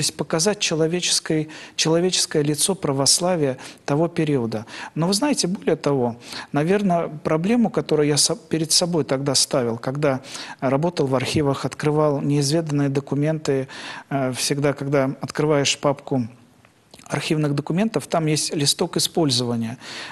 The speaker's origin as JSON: {"language": "Russian", "region": "Russian Far East", "country": "Russia", "tie": "born or raised there", "said": "Я сам дальневосточник, и для меня практически вся жизнь прошла на моей родной земле. Более того, волей Божьей и благословением небесным я попал на Сахалин в 1997 году."}